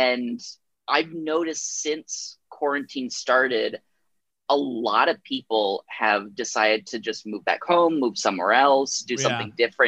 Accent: Virginia, United States; I grew up in Virginia. I grew up in Northern Virginia, about 30 minutes outside of DC.

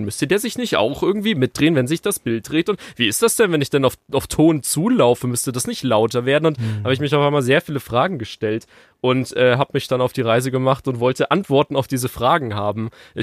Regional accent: Ingolstadt, Bavaria, Germany; now in Munich, Germany; Ich komme hier aus München, also beziehungsweise ich komme aus Ingolstadt, aber ich sitze hier in München in meinem Studio in Mosach, falls das jemand kennt, im Nordwesten.

